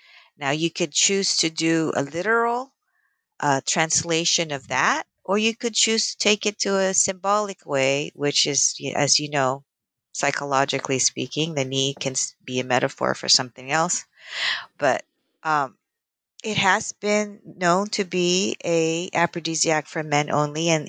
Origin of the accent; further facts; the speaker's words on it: Philippines; when I grew up in the Philippines around the 70s